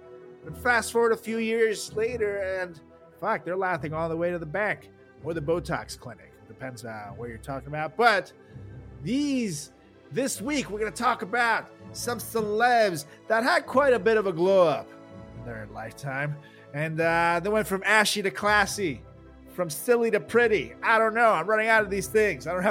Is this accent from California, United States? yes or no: no; Iowa, United States; We're from Iowa.